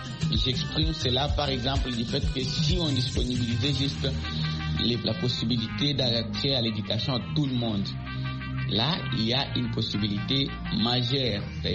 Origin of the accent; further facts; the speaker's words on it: DR Congo; plus particulièrement chez nous en République démocratique du Congo